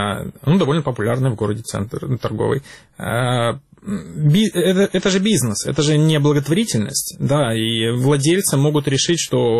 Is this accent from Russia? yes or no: no; Sevastopol, Ukraine; Поскольку я из Севастополя сам